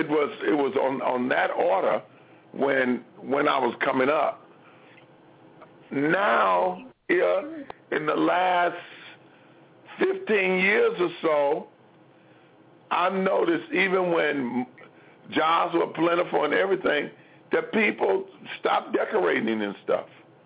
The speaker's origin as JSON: {"language": "English", "town": "Chicago", "region": "Illinois", "country": "United States", "tie": "born or raised there", "said": "growing up in Chicago, everywhere you went, every apartment building, home, the communities, the neighborhoods riding around the city was like riding through a winter wonderland."}